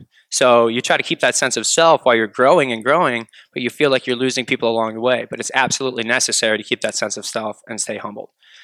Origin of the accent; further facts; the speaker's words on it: Brook Park, Ohio, United States; I'm originally from Brook Park.